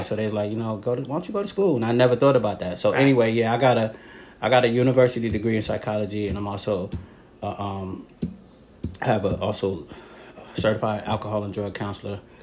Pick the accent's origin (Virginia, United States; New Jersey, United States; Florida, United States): New Jersey, United States; I'm originally from New Jersey. Just a little quick bio of me, and I've probably lived all throughout the country. Interestingly, I was raised part of my life in the projects